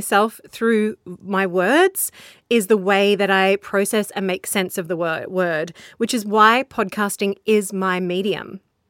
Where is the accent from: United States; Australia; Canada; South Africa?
Australia; that session actually really triggered so much for me as an Australian podcaster